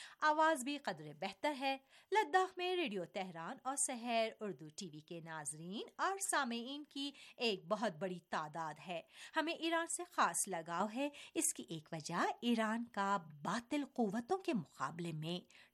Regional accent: Srinagar, Jammu and Kashmir, India; میرا تعلق سری نگر سے ہے،

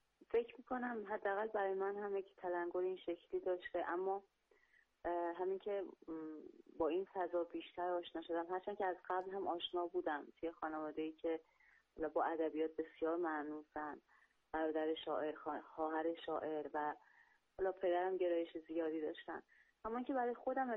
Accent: Iran; born there; من متولد ایران هستم، اما خب در منزل قاعدتا با اون لحجه خودمون صحبت میکنیم. من اینکه خب احساس میکنم با دو تا لحجه دارم زندگی میکنم

